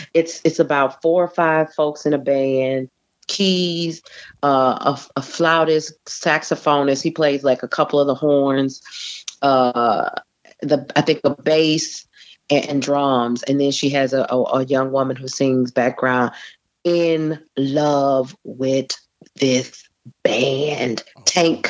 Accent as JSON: {"language": "English", "town": "Houston", "region": "Texas", "country": "United States", "tie": "born or raised there", "moved": "yes", "said": "I grew up in Houston, Texas."}